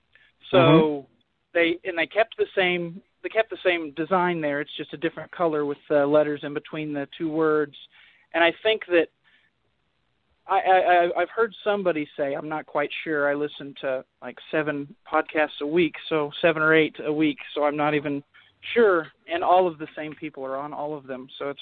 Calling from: Oklahoma City, Oklahoma, United States; from Oklahoma City.

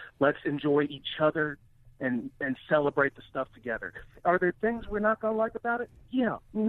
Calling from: Mississippi, United States; from Mississippi again.

